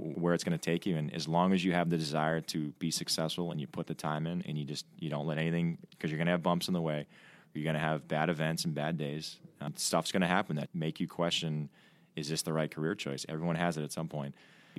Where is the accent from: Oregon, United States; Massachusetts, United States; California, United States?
Massachusetts, United States; Milton; Yeah, so I'm from Milton, Mass., just outside of Boston. One of four brothers. Played every sport growing up.